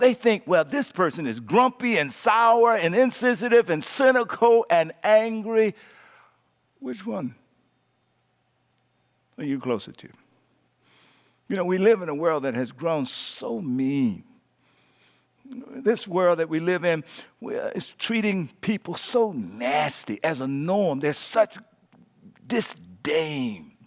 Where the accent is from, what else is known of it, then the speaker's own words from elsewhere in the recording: the South, United States; I grew up in the South and in the rural.